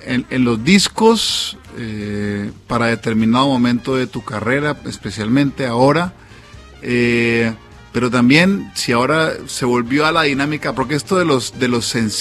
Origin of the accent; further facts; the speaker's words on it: Ibagué, Tolima, Colombia; En Ibagué, en mi tierra, en Colombia, tomamos aguardientes como nuestra bebida, digamos, y cada región, cada provincia tiene su aguardiente propio. En mi tierra es el tapa roja